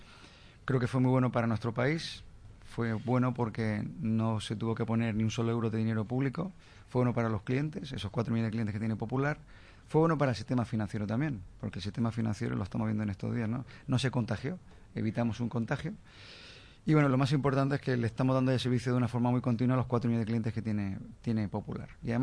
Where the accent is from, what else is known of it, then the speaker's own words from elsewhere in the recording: Spain; yo creo que tenemos que pensar como españoles donde estábamos hace muy poco tiempo